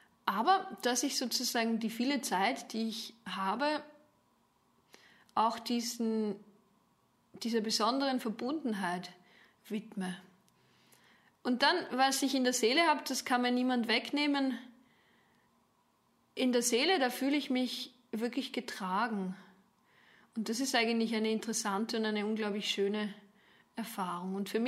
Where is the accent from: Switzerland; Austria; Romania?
Austria; ich bin in Österreich aufgewachsen und meine Eltern lassen sich durchaus auch noch als Nachkriegsgeneration rechnen.